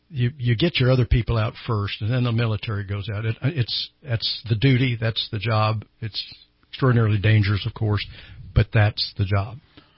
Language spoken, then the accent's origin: English; Texas, United States; I'm a Texan, so I can understand why, but I don't necessarily care for it.